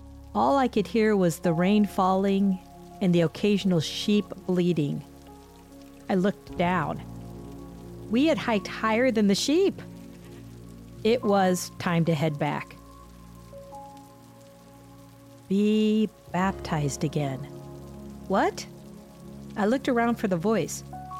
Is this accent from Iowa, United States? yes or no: yes; Iowa, United States; I recalled the day I took my kayak to Swan Lake, just outside my hometown in western Iowa.